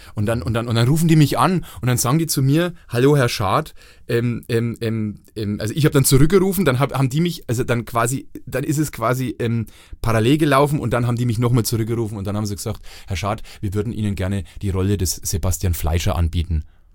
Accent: Bavaria, Germany; als Franke

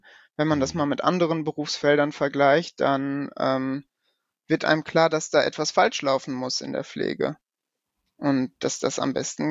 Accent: Paderborn, North Rhine-Westphalia, Germany; ich komme aus Paderborn und ich arbeite als Krankenpfleger in einem mittelgroßen Krankenhaus hier in Paderborn.

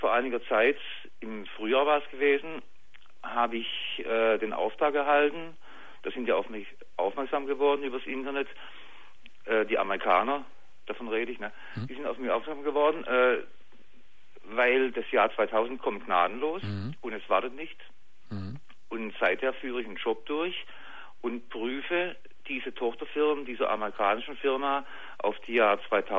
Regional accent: Baden-Württemberg, Germany; moved away; Ich bin Schwabe, wie du hörst.

